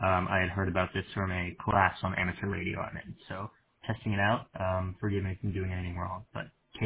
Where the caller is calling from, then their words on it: Pittsburgh, Pennsylvania, United States; I'm transmitting from Pittsburgh, Pennsylvania.